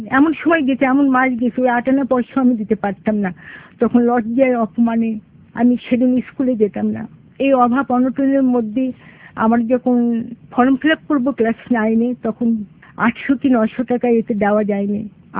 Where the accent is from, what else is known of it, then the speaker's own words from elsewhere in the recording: Bogura, Rajshahi Division, Bangladesh; born there; now in Dhaka, Bangladesh; আমার জন্ম বগুড়ায় চপলুকমানে।